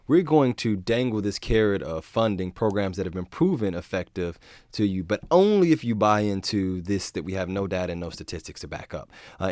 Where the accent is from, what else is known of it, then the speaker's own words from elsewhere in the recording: Chicago, Illinois, United States; now in Baltimore, United States; I'm from Chicago originally. I understand the violence that exists in Chicago, now living in Baltimore